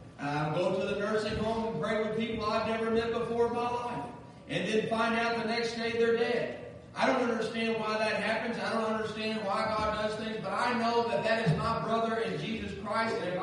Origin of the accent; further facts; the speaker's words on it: Kentucky, United States; that's how I talk, so I'm from Kentucky, so don't give up on me, okay?